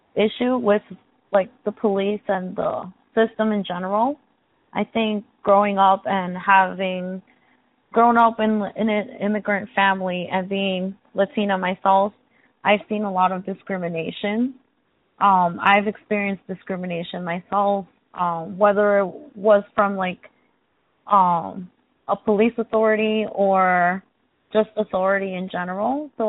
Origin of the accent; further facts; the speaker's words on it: Brooklyn, New York, United States; born there; I was born in Brooklyn.